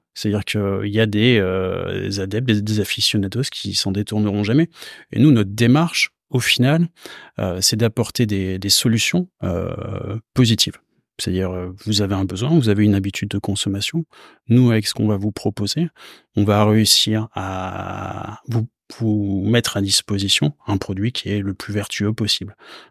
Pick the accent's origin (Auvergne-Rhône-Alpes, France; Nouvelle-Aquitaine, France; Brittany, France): Nouvelle-Aquitaine, France; Moi, je suis originaire du Périgord et j'achète ma tomate en Périgord.